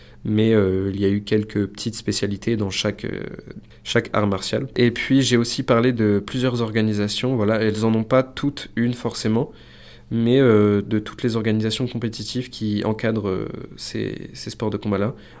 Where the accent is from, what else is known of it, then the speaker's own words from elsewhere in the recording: Normandy, France; now in Aubenas, France; parce que je suis originaire de Normandie